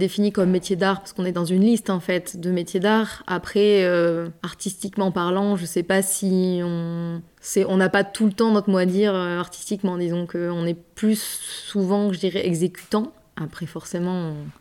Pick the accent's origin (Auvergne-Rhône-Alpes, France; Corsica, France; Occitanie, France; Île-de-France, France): Auvergne-Rhône-Alpes, France; Aurillac; moved away as an adult; Pas du tout. Je viens d'Aurillac, dans le Cantal. Donc oui, d'autres montagnes.